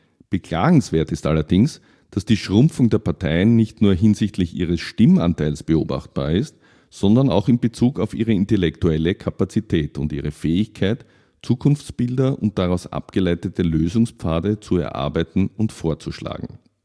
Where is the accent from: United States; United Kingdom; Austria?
Austria; Vienna; Ich bin als Kind in der Nähe aufgewachsen, war bei schönem Wetter fast jeden Tag im grünen Prater